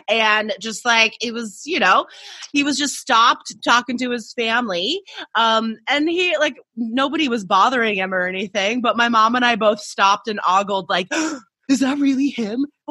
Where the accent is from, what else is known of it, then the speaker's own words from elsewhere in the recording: Carson City, Nevada, United States; I grew up in Carson City, Nevada, near Lake Tahoe, and just all the kids are in the ski program, like through elementary school and middle school.